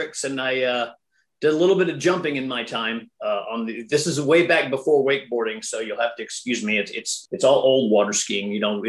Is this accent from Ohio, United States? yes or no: no; Atlanta, Georgia, United States; So I was in Atlanta. I grew up in Atlanta.